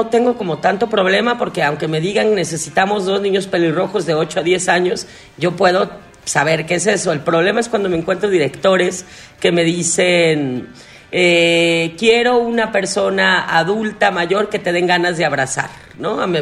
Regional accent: Guadalajara, Jalisco, Mexico; y como somos de Guadalajara, nos tenemos que abrazar, besar, preguntar por la familia

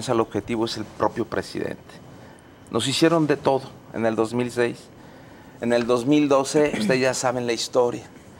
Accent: Jalisco, Mexico; cuando habría que hacerse una pregunta como jaliscienses y como mexicanos.

